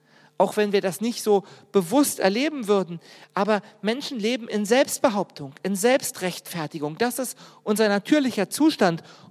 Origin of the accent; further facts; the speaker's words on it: Berlin, Germany; noch extremer als meine Heimat Berlin, wo wirklich alles da war